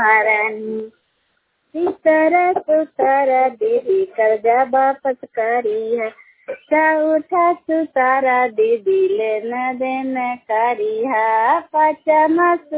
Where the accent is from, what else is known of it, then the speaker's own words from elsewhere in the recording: Harnaut, Bihar, India; हरनौत प्रखंड नालंदा जिला के निवासी हूँ।